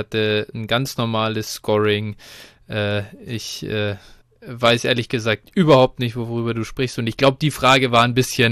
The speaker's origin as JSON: {"language": "German", "town": "Munich", "region": "Bavaria", "country": "Germany", "said": "Ich komme aus München"}